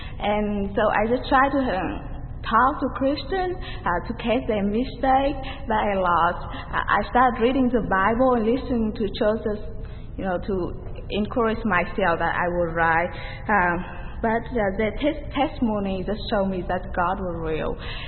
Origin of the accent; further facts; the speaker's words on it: Vietnam; English is a second language; I'm an academy senior. I'm from Vietnam. I grew up in a Buddhist family and surrounded by a Buddhist friend